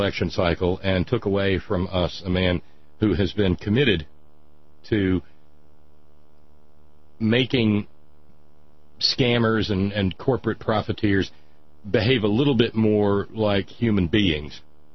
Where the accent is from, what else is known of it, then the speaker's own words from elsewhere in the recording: New Jersey, United States; accent: New Jersey; I don't have any faith in my New Jersey accent.